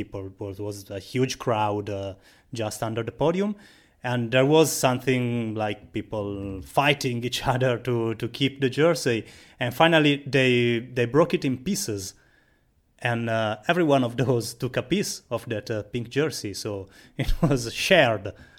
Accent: Milan, Lombardy, Italy; English is a second language; I am from Milan. I've been born and I live a few hundred meters to the Vigorelli Velodrome

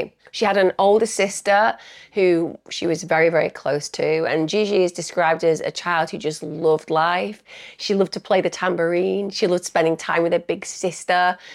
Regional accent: Manchester, North West England, United Kingdom; people like me, we just know we're from Manchester because we're a bit more common, shall we say.

